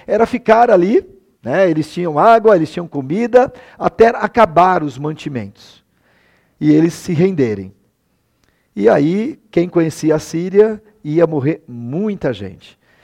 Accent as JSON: {"language": "Portuguese", "country": "Brazil", "said": "apesar da selvageria do nosso país, violento, especialmente nas grandes capitais, nós não sabemos, como brasileiros, o que é o contexto de guerra, irmãos."}